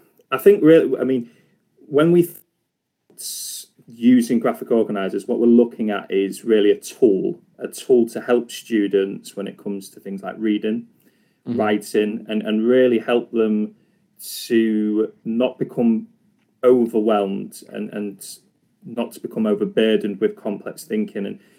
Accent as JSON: {"language": "English", "region": "England", "country": "United Kingdom", "accent": "northern English", "said": "I think, if I remember rightly, because of my northern accent"}